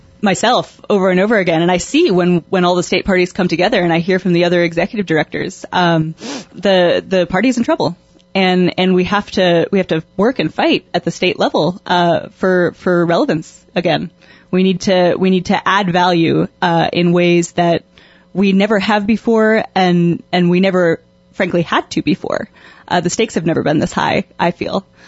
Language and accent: English; New York City, New York, United States; also born or lived in Texas; But originally I come from New York. I grew up in New York City